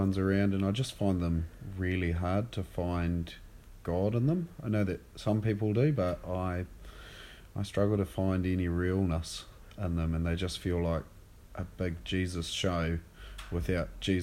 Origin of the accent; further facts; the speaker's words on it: Ireland; Growing up in Ireland, I would have been there since probably about, I don't know, 6, 7, 8, something like that. So fairly young.